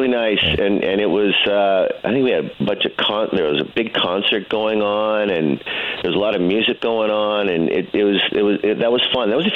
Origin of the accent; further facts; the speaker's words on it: Saskatoon, Saskatchewan, Canada; Gordie Howe was born in Saskatoon, my hometown.